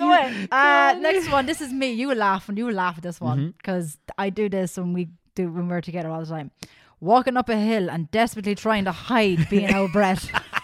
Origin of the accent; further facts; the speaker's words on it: Midlands, Ireland; now in Cork, Ireland; Remember that when I moved to Cork, that I'm from the Midlands.